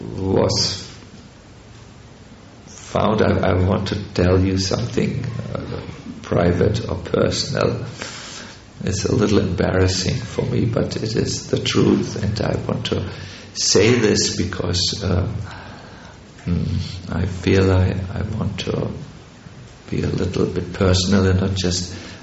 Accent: Hamburg, Germany; English is a second language; moved away; when I was a young, wild boy in Germany. And I saw the devotees chanting in my hometown, Hamburg.

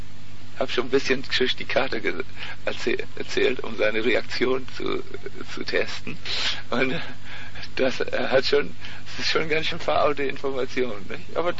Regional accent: Germany; born there; Ich bin ja auch in Deutschland geboren worden.

